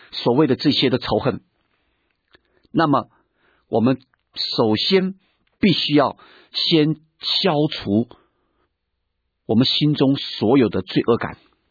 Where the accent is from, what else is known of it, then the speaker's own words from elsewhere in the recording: China; 今天我们中国人婚姻的关系其实也不会好到哪里去。